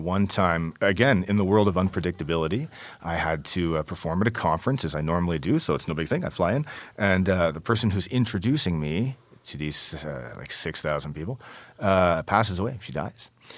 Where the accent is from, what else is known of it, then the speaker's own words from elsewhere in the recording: Canada; Yeah, I'm not going to make people think I'm American. I was Canada.